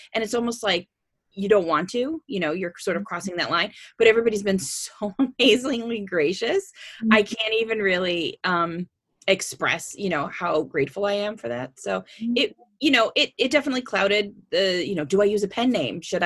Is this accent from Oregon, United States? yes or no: no; Pennsylvania, United States; So I am from Pennsylvania. I'm an author.